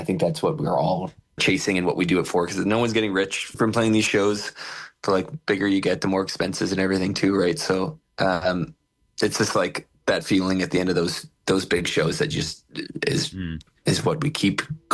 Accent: Ontario, Canada; like I grew up outside of Toronto

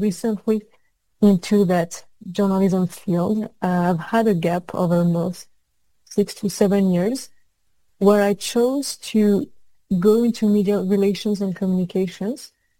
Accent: Normandy, France; I come from Normandy in France, and I've been surrounded my whole childhood and adulthood by Canadian flags and Quebecois flags, because I've grown up in Juno Beach, so where the Canadian Army landed

